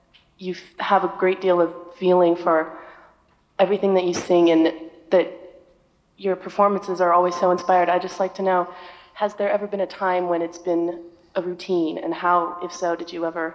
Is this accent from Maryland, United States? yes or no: no; Danville, California, United States; I'm from Danville, California.